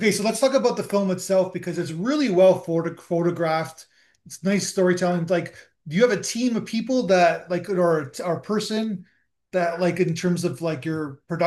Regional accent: Canada; I'm Canadian

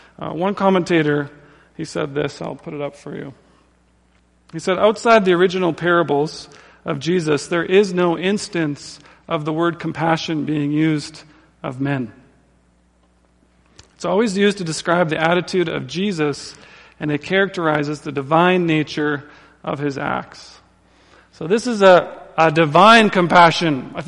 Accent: Saskatchewan, Canada; I'm from Saskatchewan.

